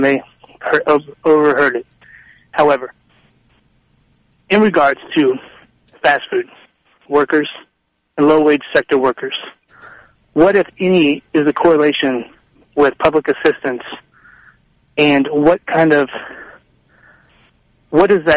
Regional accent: Kansas City, Missouri, United States; I grew up in Midtown. I'm 35 years old. I grew up working in the restaurants, not fast food, but I grew up in the restaurants in Kansas City, working there.

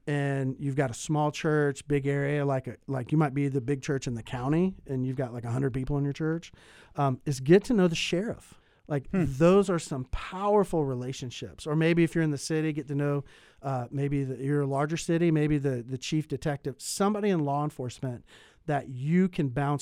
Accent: Florida, United States; You know, I grew up in Florida and I was a lifeguard.

